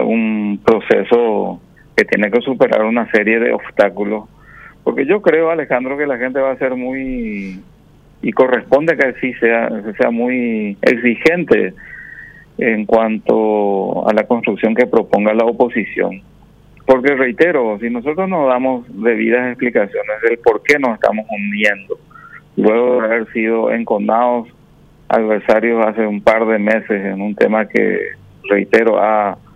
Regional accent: Paraguay; Y como ciudadano paraguayo me permito hacer una cordial invitación

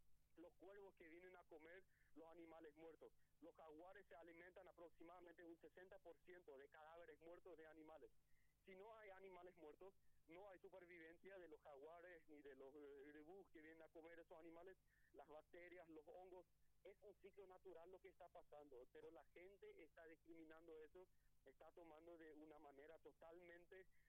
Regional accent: Paraguay

